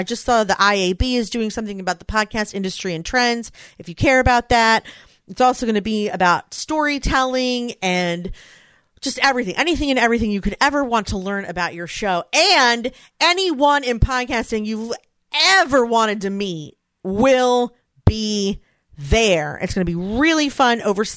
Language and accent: English; Philadelphia, Pennsylvania, United States; First of all, I love that it's in my hometown. This will never happen again.